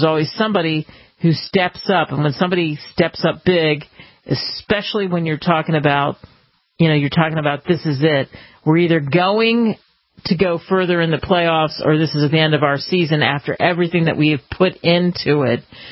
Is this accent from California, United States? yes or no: no; Philadelphia, Pennsylvania, United States; But I'm from Philadelphia. I grew up in 76ers territory.